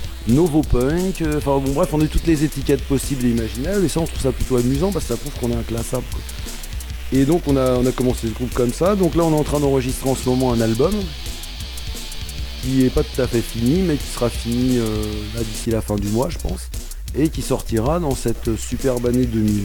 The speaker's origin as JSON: {"language": "French", "town": "Paris", "region": "Île-de-France", "country": "France", "said": "parce que nous on vient de Paris"}